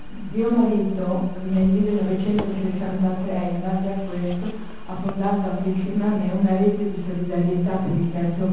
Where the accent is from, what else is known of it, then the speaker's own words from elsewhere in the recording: Milan, Lombardy, Italy; io sono milanese